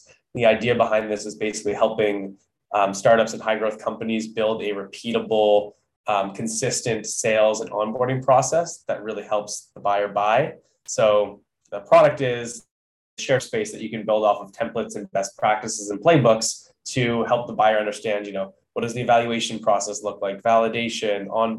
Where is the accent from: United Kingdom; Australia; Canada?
Canada; Toronto, Ontario; now in San Francisco, United States; we're living in SF, we're originally from Toronto